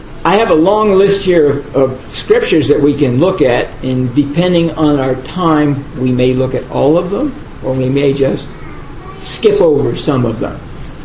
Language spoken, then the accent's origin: English; California, United States; And we grew up in Southern California. We get a lot of earthquakes there.